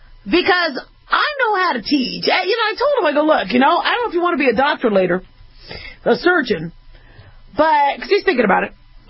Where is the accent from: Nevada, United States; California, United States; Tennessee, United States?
Nevada, United States; You know, I come from Golden Knights territory, so, you know, watch yourself, Boston.